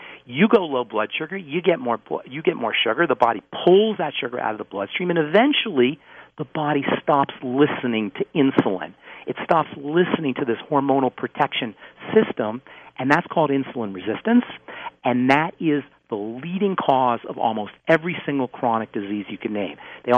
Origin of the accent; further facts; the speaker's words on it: New York, United States; Well, I guess I grew up in New York.